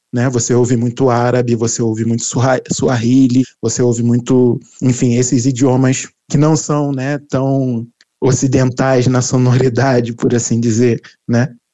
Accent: Brazil; quando eu falava que eu era brasileiro, as pessoas paravam

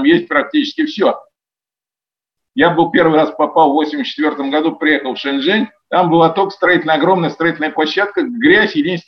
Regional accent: Shanghai, China; Я говорю, из Шанхая.

